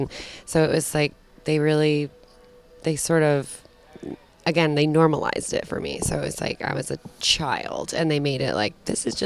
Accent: New York, United States; So we grew up in the Catskill Mountains in upstate New York.

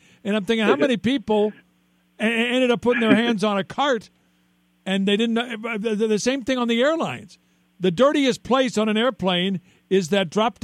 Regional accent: Kansas City, Missouri, United States; I'm a Kansas City guy.

